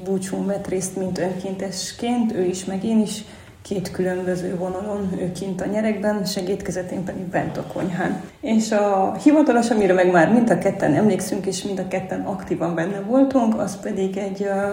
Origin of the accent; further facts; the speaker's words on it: Transylvania, Romania; én Erdély egyik legkeletibb részéből származom